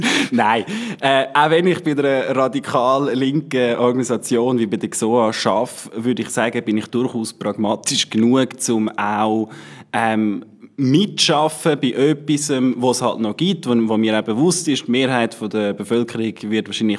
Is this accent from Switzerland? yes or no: yes; Switzerland; accent: mix of Bernese German and Valais German; now in Zurich, Switzerland; Als ich auf Zürich gekommen bin, haben mich einfach die Leute im Gymi ausgelacht wegen meinem Dialekt. Das ist so eine Mischung zwischen Berndeutsch und Walliserdeutsch.